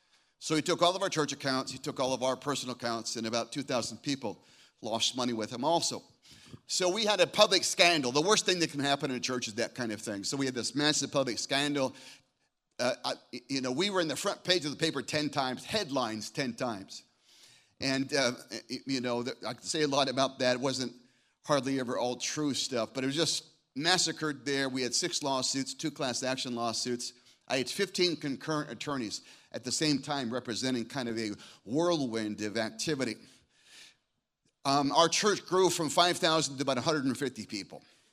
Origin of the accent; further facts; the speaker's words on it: Scottsdale, Arizona, United States; I started my first church at 27 in my hometown of Scottsdale, Arizona.